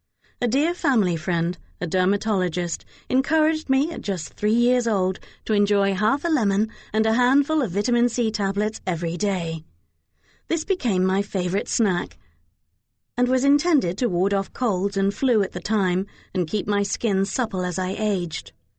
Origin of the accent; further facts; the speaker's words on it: Slovakia; English is a second language; I grew up in Slovakia.